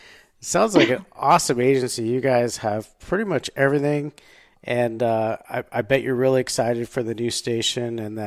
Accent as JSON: {"language": "English", "town": "Sacramento", "region": "California", "country": "United States", "said": "I was like, that's, you know, I'm from that area too."}